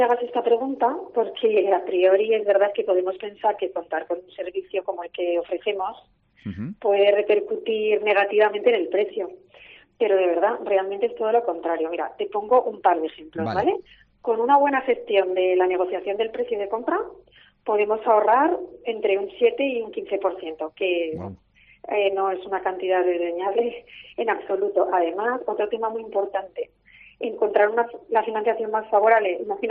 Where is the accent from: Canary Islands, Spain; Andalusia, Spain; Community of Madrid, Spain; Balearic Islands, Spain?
Community of Madrid, Spain; Madrid; yo te pongo Madrid porque yo soy de Madrid